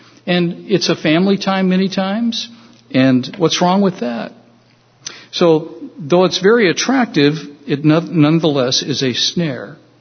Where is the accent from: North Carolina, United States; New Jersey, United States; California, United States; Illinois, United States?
California, United States; So growing up in California